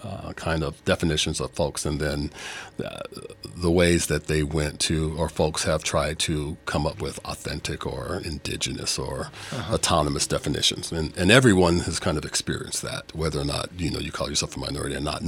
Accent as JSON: {"language": "English", "town": "Pocatello", "region": "Idaho", "country": "United States", "tie": "born or raised there", "said": "I'm from Pocatello. It's"}